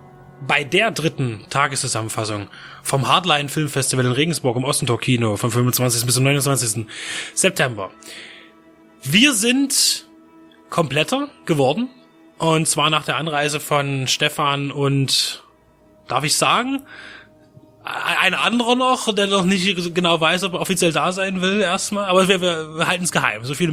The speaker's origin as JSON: {"language": "German", "country": "Czechia", "moved": "yes", "said": "meine alte Heimat, die Tschechische Republik"}